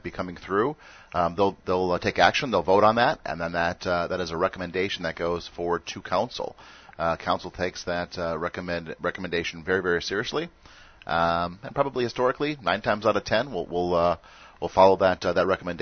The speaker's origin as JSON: {"language": "English", "region": "North Dakota", "country": "United States", "tie": "born or raised there", "lives_now": "Lake Havasu City, United States", "said": "Looking at some of the temperatures back in my home state, back in North Dakota, 20 below actual temperature"}